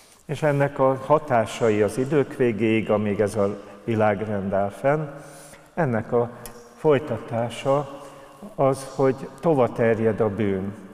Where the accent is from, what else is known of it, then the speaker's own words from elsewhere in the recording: Budapest, Hungary; én kertesházban nőttem föl Zuglóban